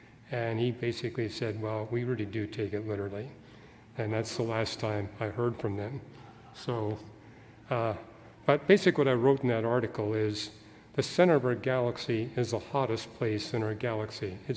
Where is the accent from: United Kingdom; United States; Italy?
United Kingdom; Scotland; My sons wanted to know, being a Scotsman, if I was descended.